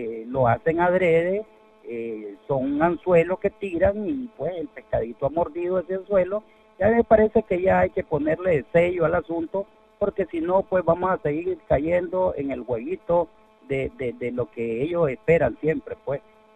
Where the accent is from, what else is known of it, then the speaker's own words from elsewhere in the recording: Nicaragua; Eso me obliga a mí, como nicaragüense, conocer de mi país